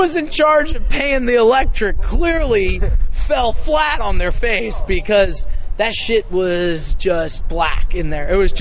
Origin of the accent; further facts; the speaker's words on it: Virginia, United States; I grew up going up there, so I'm from Virginia, but we always go up in the summer.